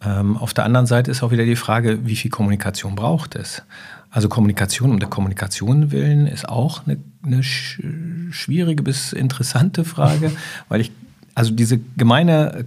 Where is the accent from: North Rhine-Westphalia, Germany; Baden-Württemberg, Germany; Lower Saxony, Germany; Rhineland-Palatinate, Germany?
Lower Saxony, Germany; now in Hamburg, Germany; von Niedersachsen, wo ich aufgewachsen bin, zu Bayern, Hessen und jetzt bin ich hier in Hamburg.